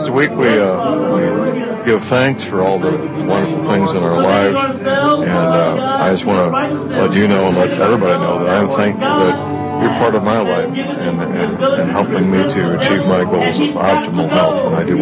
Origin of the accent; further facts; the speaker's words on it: St. Louis, Missouri, United States; Dr. Myers is a chiropractor practicing in my hometown, St. Louis, Missouri.